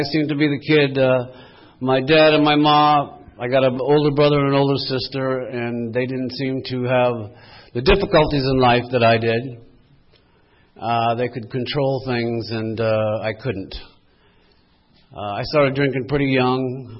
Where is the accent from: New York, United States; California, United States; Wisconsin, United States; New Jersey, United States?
California, United States; Temecula; actually I'm from Temecula.